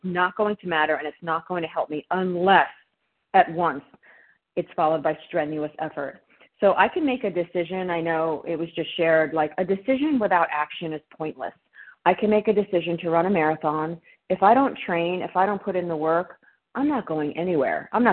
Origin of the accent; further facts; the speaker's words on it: New Jersey, United States; Good morning, everyone. … I'm from South Jersey.